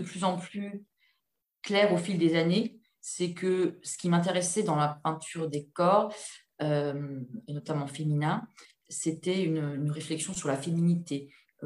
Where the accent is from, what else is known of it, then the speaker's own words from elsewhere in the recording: Grand Est, France; j'ai 48 ans. Je vis et je travaille près de Reims. Depuis 20 ans, j'ai grandi en Moselle, donc près de chez vous à Metz.